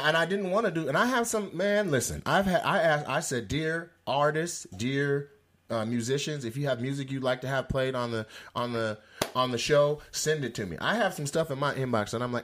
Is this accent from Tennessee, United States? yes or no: no; Seattle, Washington, United States; now in Los Angeles, United States; I got to L.A. and I'm from Seattle, which is not a super black area